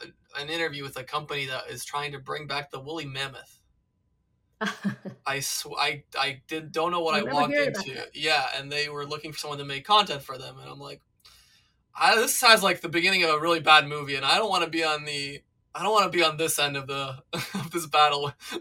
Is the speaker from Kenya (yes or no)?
no; Serbia; English is a second language; And at a young age, I was originally from Serbia, even I had something very similar.